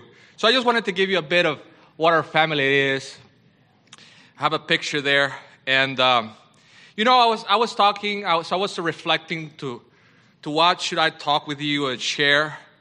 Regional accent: Honduras; I'm from Honduras, Central America.

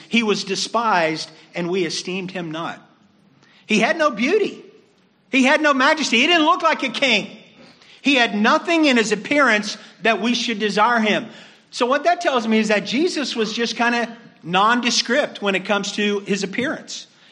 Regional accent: Miami, Florida, United States; I grew up in Miami, and I used to be best friends with a guy named Keith Block.

